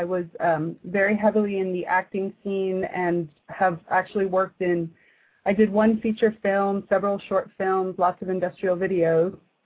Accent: Miami, Florida, United States; now in Seattle, United States; I was born and raised in Miami. I moved from Miami to Seattle, Washington, after I graduated from the University of Miami. So I'm a born and bred Cane.

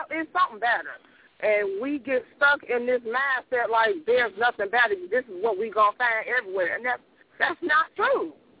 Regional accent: Gary, Indiana, United States; Well, I was raised in Gary, and I don't care what nobody say. I wasn't raising my kids there.

